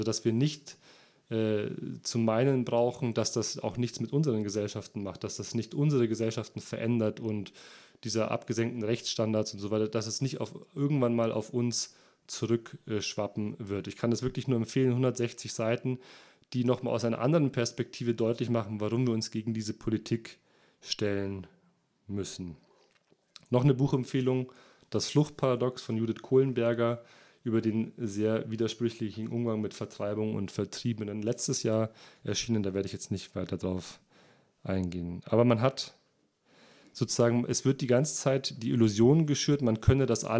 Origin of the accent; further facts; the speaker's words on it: Munich, Bavaria, Germany; auch ich komme aus München, da kann man auch denken, die Welt ist in Ordnung.